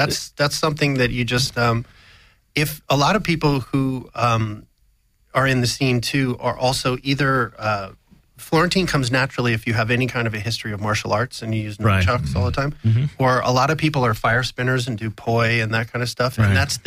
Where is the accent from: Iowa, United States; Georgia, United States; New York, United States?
New York, United States; moved away as an adult; No, I'm from New York. I moved out here 8 years ago.